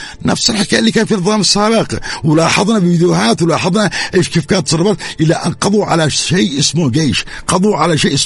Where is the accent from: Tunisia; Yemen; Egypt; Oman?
Yemen